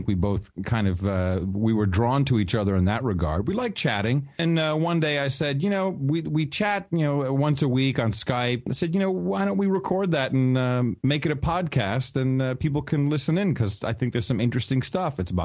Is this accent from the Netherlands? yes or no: yes; Amsterdam, North Holland, Netherlands; English is a second language; I started in radio when I was 15 And I grew up in Amsterdam, actually